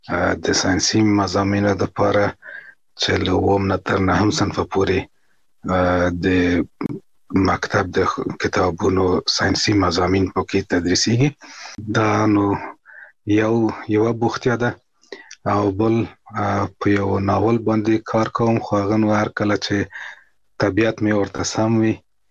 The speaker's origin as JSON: {"language": "Pashto", "region": "Kabul", "country": "Afghanistan", "tie": "born or raised there", "said": "کابل کې زیږیدلی یم، په ملالۍ زیږنتون کې د داود خان د کودتا نه څو میاشتې مخکې، یعنی د 1950 کال په دلوه کې."}